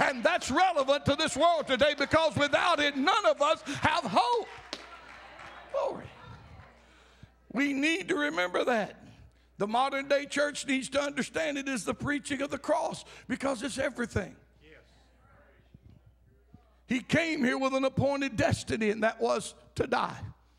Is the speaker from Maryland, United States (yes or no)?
no; Alabama, United States; Now, since I was raised on the Sipsy Swamp, I know swamps.